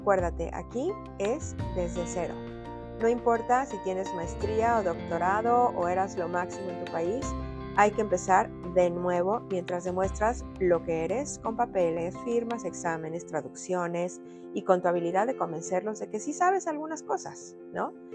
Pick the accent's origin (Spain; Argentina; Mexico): Mexico; moved away; no se trataba de seguir en mi burbuja de mi país de origen, en mi caso es México